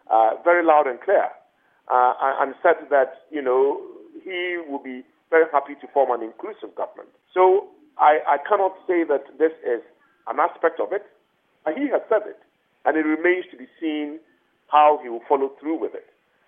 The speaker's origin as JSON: {"language": "English", "country": "Ghana", "said": "I am a Ghanaian first, and everything that needs to be done to advance the cause of this country, I will do."}